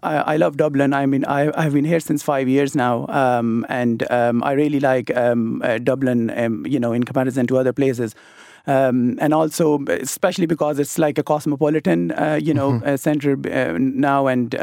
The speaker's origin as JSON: {"language": "English", "country": "Pakistan", "moved": "as an adult", "lives_now": "Ireland", "said": "I was a fully qualified doctor back home. I'm from Pakistan originally."}